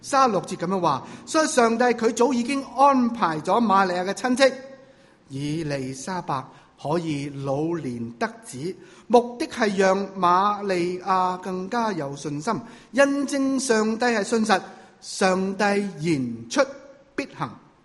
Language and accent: Cantonese; Guangdong, China; 广东话都不行，我广东人来的，